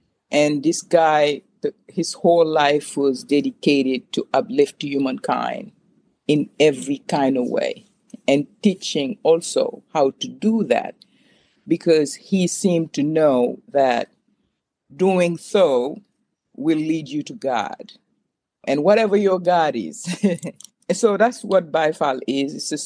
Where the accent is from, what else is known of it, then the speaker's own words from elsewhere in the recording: Senegal; moved away as an adult; now in United States; I'm from Senegal, West Africa, and I have a master's degree in finance and accounting.